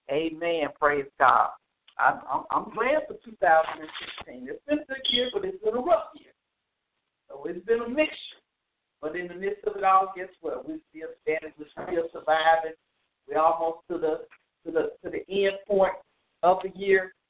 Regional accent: Memphis, Tennessee, United States; I'm from Memphis, Tennessee.

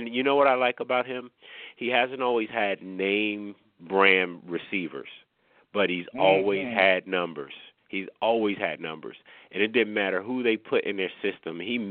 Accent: Oakland, California, United States; now in Virginia, United States; I think I'm from Oakland, but I live in Virginia.

